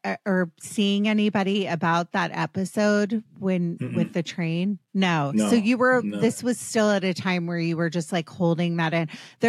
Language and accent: English; East Coast, United States; I grew up on the East Coast. Actually, lacrosse is now a sport out here and people are more into it.